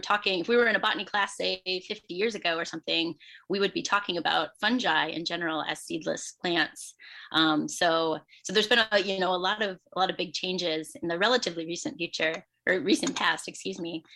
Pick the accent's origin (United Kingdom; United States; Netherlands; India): United States; Iowa; So I grew up in Iowa, so not too far from Wisconsin here.